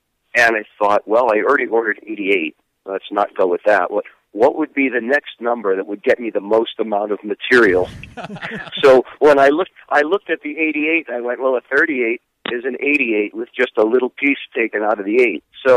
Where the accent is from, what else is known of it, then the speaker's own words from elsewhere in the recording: East Coast, United States; Okay, well, growing up on the East Coast, my parents separated and divorced as a little kid.